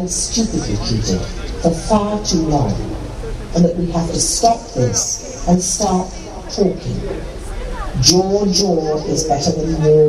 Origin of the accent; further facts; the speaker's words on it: United Kingdom; I'm a British Jew and a proud supporter of the Iraq Coalition.